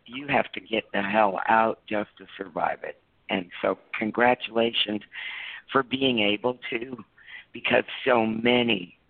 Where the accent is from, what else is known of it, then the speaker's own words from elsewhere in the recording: California, United States; moved away; also born or lived in Montana; And I tell you, I grew up in California. I was not born there. I came from Montana originally, but I grew up in California, and fortunately I escaped in 1980.